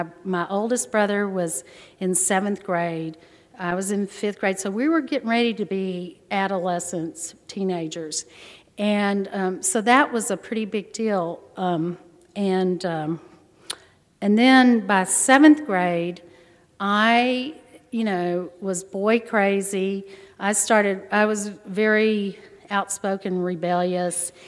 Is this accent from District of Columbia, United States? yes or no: no; Corpus Christi, Texas, United States; also born or lived in Galveston; I was born in Galveston. My dad and mom had gone to school there. My dad was doing his residency in psychiatry, and so I was born there, and then he finished that, and we moved to Corpus. So I grew up in Corpus